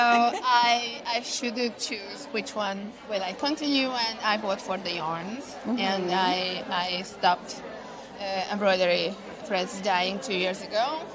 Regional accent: Hungary; I'm from Hungary. I live in the capital of Budapest with my small family.

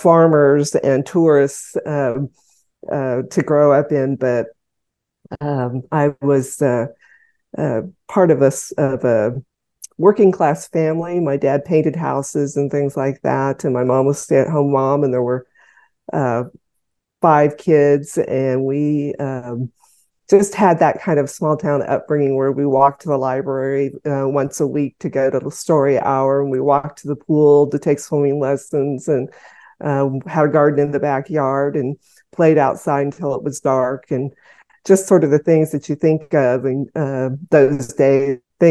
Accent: Abilene, Kansas, United States; now in San Antonio, United States; No, actually, I'm a transplant from Kansas. I originally grew up in Abilene, Kansas.

